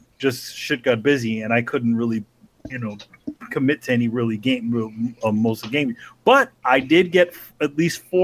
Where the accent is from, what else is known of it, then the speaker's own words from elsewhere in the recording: Harlem, New York, United States; I'm from Harlem.